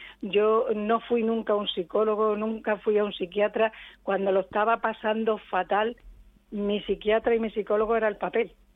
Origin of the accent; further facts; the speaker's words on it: Badajoz, Extremadura, Spain; yo soy de Badajoz, amo Badajoz, amo mi tierra